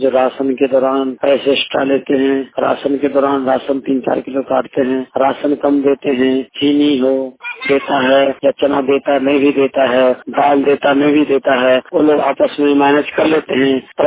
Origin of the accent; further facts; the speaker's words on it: Gumra, Bihar, India; ग्राम गुमरा का निवासी हूँ। चार नंबर वार्ड हरदिया पंचायत सिंगिया प्रखंड जिला समस्तीपुर।